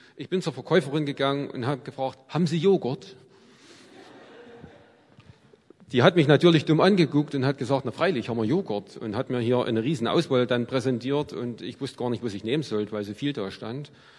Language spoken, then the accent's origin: German; East Germany, Germany; Ich bin noch in DDR-Zeiten aufgewachsen